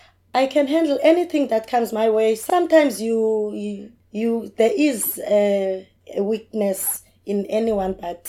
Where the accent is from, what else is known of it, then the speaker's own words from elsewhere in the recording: Queenstown, Eastern Cape, South Africa; born there; I was born in Eastern Cape, Queenstown. I was born in July 1977, 7 July, so I'm 777. I grew up with my grandmother.